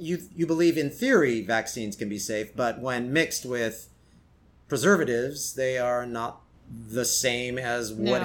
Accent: California, United States; now in New York, United States; When I got here 12 years ago, I'm from California, so there was very little rain. And once I started living with you here in New York, I had to walk in the rain or jog in the rain.

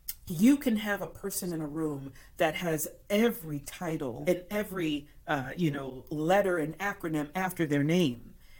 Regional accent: Bronx, New York, United States; I am a New York girl. I was born and raised in the Bronx. I've only been in Arizona for 19, 20 years.

